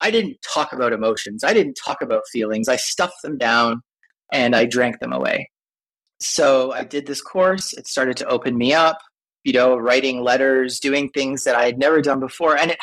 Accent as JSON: {"language": "English", "town": "Toronto", "region": "Ontario", "country": "Canada", "lives_now": "Philadelphia, United States", "said": "I am Canadian, originally from Toronto. I live in Philadelphia now"}